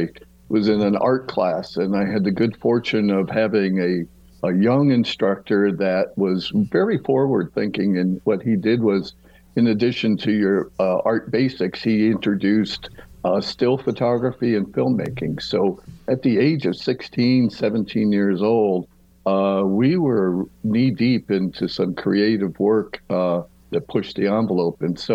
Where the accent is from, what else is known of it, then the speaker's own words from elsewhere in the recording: New Jersey, United States; moved away as an adult; And being a kid growing up in New Jersey, it was an easy decision to make that West Coast jump.